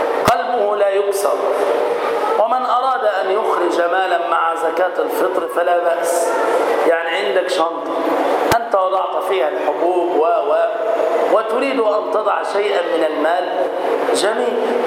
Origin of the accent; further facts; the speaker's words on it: Damietta, Damietta Governorate, Egypt; والحمد لله أننا رأينا تلك الصور المشرفة في بلدتنا المباركة في دمياط